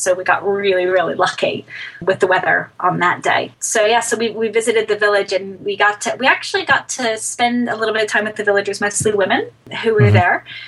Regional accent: Oklahoma, United States; And because of my background and because of where I'm from Oklahoma originally

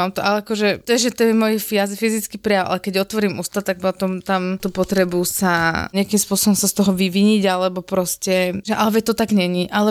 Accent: Bojnice, Trenčín Region, Slovakia; a tak ja som z malého mesta, z Bojnic

